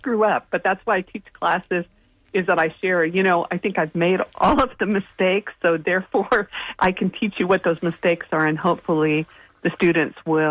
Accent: California, United States; now in Florida, United States; I'm actually from California. I moved to Florida 5 years ago.

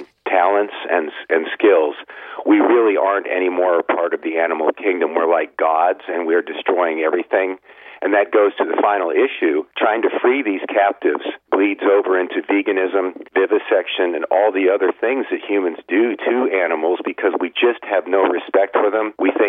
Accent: Florida, United States; I grew up in Pinellas County. We have 35 miles of beaches.

